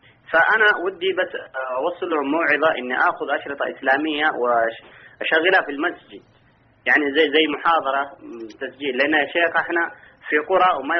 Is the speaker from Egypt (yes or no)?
no; Yemen; now in Jeddah, Saudi Arabia; أنا مقيم في جدة هنا، أصلي من اليمن